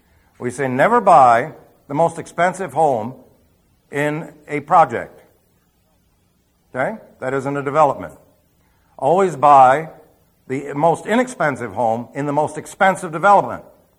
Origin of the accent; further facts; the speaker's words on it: New York City, New York, United States; born there; I was born in New York City, so you know where I originally came from.